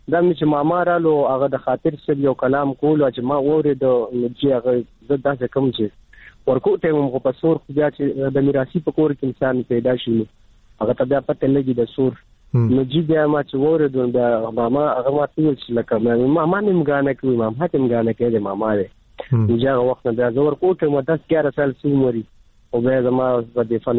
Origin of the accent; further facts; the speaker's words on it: Peshawar, Khyber Pakhtunkhwa, Pakistan; زه خو خپل د پیښور اوسیدونکی وم